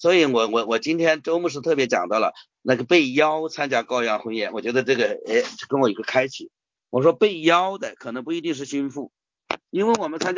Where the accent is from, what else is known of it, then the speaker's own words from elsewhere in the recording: China; 因为我们中国人没有这样称呼的